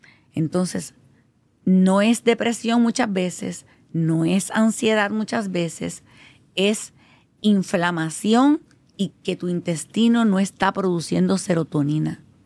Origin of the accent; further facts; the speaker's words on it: Puerto Rico; nosotros, como los puertorriqueños